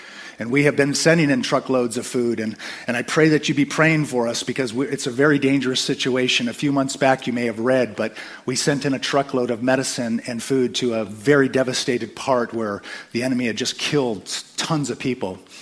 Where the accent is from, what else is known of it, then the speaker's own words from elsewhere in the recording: San Diego, California, United States; I'm a normal guy that wakes up. I was raised in San Diego.